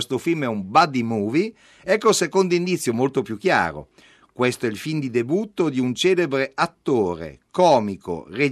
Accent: Cuneo, Piedmont, Italy; io sono di Cuneo

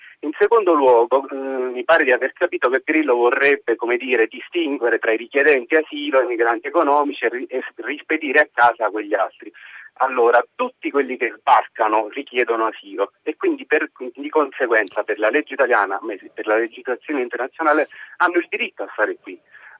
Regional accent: Sepino, Molise, Italy; chiamo da Campobasso. La ringrazio di aver citato il caso di Cepino perché è il mio paese

